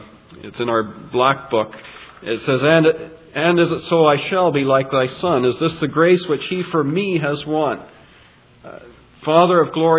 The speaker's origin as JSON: {"language": "English", "country": "Canada", "said": "we're Canadian, or most of us perhaps are Canadian, and we value what we have"}